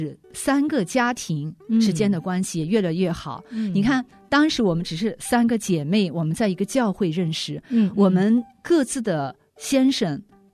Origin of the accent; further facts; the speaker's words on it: China; 你像我们中国人都挺含蓄的、